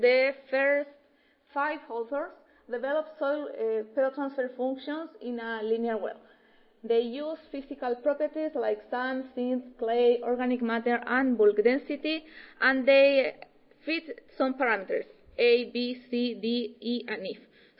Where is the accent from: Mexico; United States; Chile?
Chile; English is a second language; I am a PhD student. I am from Chile.